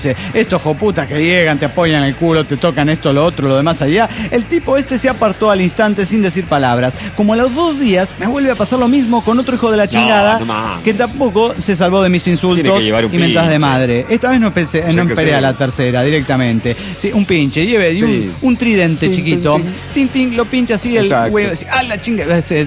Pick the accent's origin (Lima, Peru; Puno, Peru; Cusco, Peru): Puno, Peru; de Puno, Perú.